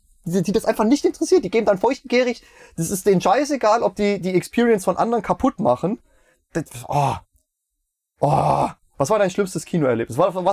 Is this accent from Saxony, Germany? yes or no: no; Meiningen, Thuringia, Germany; die Casino-Lichtspiele Meiningen